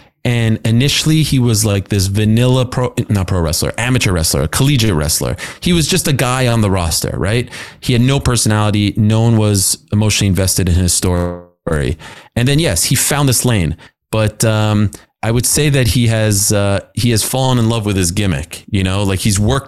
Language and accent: English; Montreal, Quebec, Canada; I grew up in Montreal in a Jewish community where everyone just either goes to McGill or Concordia.